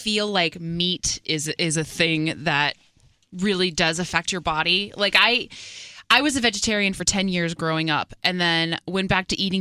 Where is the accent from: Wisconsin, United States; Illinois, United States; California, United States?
Wisconsin, United States; when he found out I was from Wisconsin